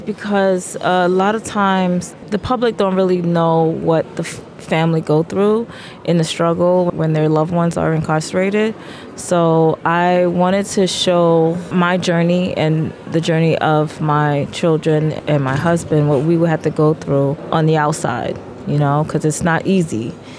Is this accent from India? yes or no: no; Martinique; now in Germany; I am originally from Martinique. I also represent my homeland. My mom and my dad's place is Haiti, so I'm here in Germany